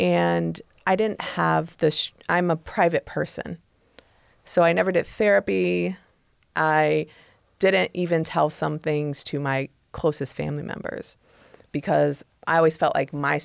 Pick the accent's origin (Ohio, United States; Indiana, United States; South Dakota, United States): Ohio, United States; Fostoria; now in Toledo, United States; when I grew up in Fostoria, there was a lot of like mixed race people.